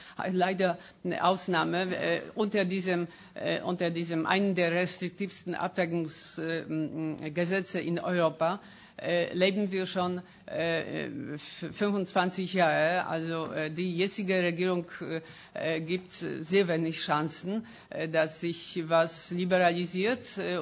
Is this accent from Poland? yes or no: yes; Kraków, Lesser Poland, Poland; German is a second language; ich komme aus Krakau, aus Polen